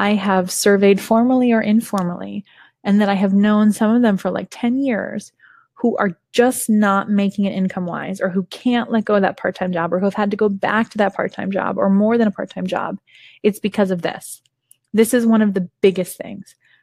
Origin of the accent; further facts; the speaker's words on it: California, United States; I grew up in Silicon Valley. And when I was young, both my parents worked in computers.